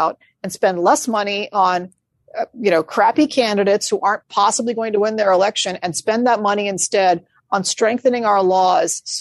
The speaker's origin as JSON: {"language": "English", "region": "Georgia", "country": "United States", "tie": "born or raised there", "said": "So even in Georgia, which I grew up in the Deep South myself, has a legacy of slavery."}